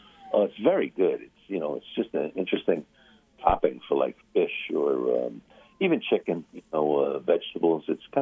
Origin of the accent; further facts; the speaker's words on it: Long Island, New York, United States; so we're from Long Island.